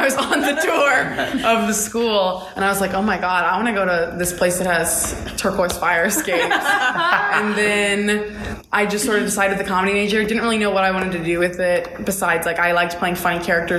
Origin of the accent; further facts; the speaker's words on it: Atlanta, Georgia, United States; So I'm from Atlanta and I was doing this summer theater thing at the Alliance Theater in Atlanta.